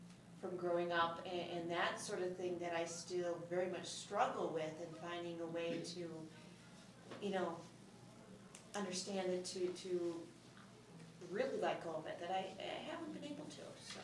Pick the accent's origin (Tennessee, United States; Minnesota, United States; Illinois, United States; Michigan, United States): Minnesota, United States; Bloomington; from Bloomington, Minnesota.